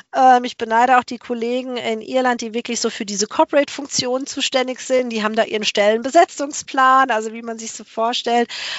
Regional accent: Germany; Ich bin selbst als Deutsche auch schon angeeckt

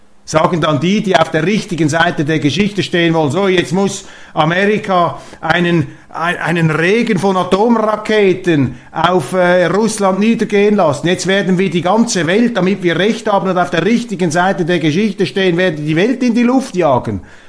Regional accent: Switzerland; als Schweizer ist man immer etwas naiv.

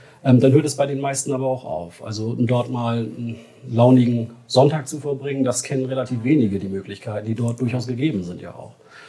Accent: Vegesack, Bremen, Germany; Ja, ich komme aus Fegesack. Also geboren bin ich in Fegesack.

